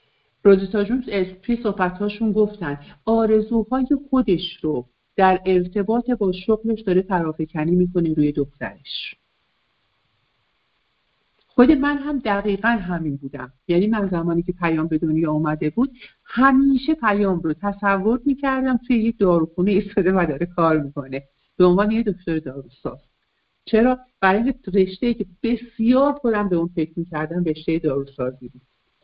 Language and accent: Persian; Iran; ما انسانیم و در یک کشوری مثل ایران به دنیا اومدیم، در یک خانواده های سنتی بزرگ شدیم